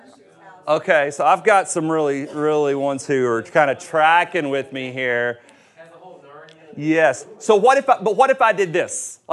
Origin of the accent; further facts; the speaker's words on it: Tennessee, United States; Told you I was from Tennessee.